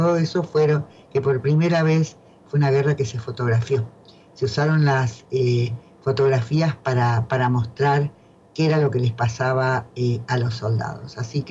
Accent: Rivera, Buenos Aires Province, Argentina; now in Buenos Aires, Argentina; mi pueblo, que es Rivera, en la provincia de Buenos Aires.

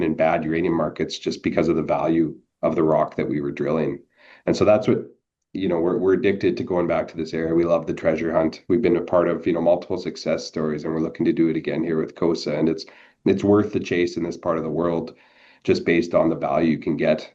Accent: Saskatchewan, Canada; And I grew up in Saskatchewan, the region where it's located.

